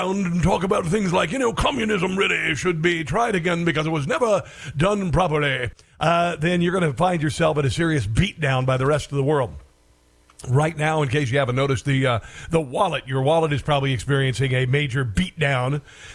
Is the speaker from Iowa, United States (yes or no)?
yes; Iowa, United States; Oklahoma, Arkansas, South Dakota, Iowa, which is my home state, Texas, Tejas, Nebraska, North Dakota, and Wyoming.